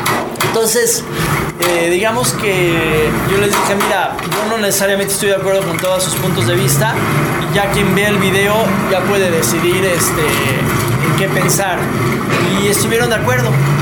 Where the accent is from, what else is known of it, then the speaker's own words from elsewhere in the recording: Mexico; les dije que, pues, que soy mexicano.